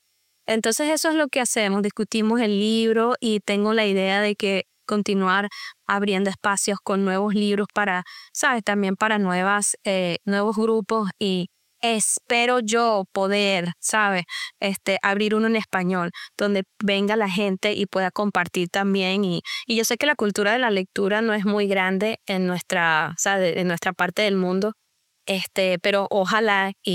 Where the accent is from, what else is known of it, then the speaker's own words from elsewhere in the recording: Venezuela; moved away as an adult; now in Lafayette, United States; soy venezolana, más importante que todo. Como muchos de los latinos que sabemos de nuestros traumas, salí de Venezuela y emigración forzada